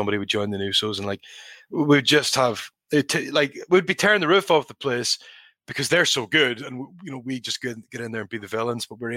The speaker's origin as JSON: {"language": "English", "region": "Northern Ireland", "country": "United Kingdom", "tie": "born or raised there", "said": "for me as a kid growing up in Northern Ireland, he was pretty much my hero from about 12 years old."}